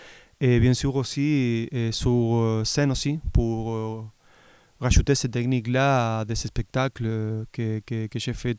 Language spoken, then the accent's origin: French; Uruguay; je suis originaire de l'Uruguay. J'ai eu la chance d'être immergé dans le monde de la musique et de la danse depuis mon enfance.